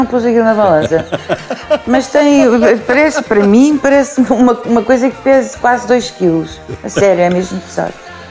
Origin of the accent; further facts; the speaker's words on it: Lisbon, Portugal; Pronto, eu nasci em Lisboa.